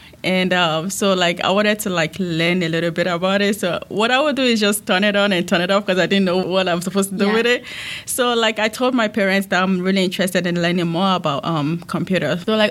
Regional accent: Nigeria; moved away; when I moved there from Nigeria, I studied computer information system.

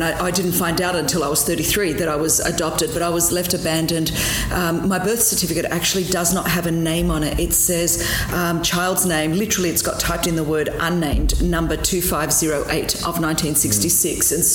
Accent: Australia; because I grew up in Australia

